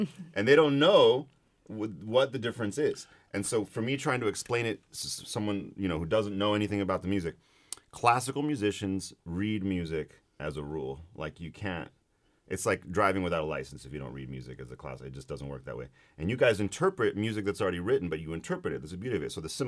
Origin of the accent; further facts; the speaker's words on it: New Mexico, United States; So me and all these people growing up in New Mexico, having this around us